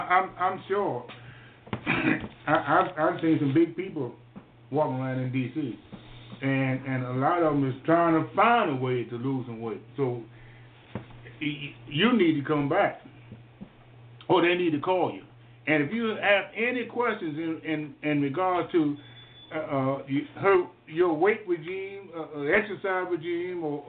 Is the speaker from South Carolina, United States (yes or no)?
yes; South Carolina, United States; Well, you know, I was raised up in South Carolina.